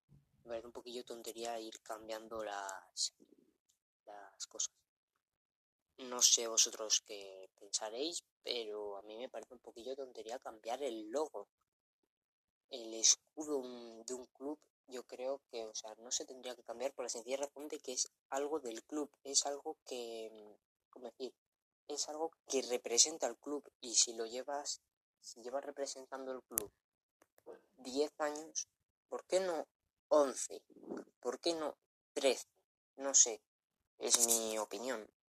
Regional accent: Valladolid, Castile and León, Spain; Yo soy de allí, soy de Valladolid y a mí me gusta como es, sinceramente.

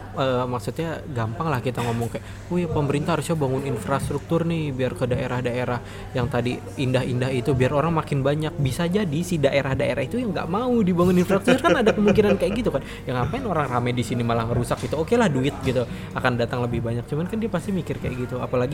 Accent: Bali, Indonesia; born there; Mungkin gue karena gue lahir di Bali, jadi gue ngerti hal ini.

